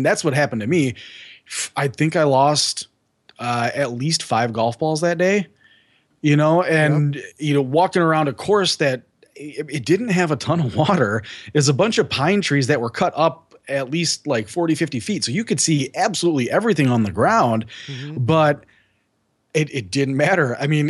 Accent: Wisconsin, United States; You know, I'm from Wisconsin, so I only get to play when it's not snowing.

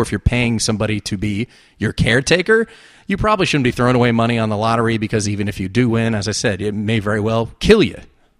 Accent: New Jersey, United States; Since I'm from New Jersey and Atlantic City was 45 minutes to an hour away

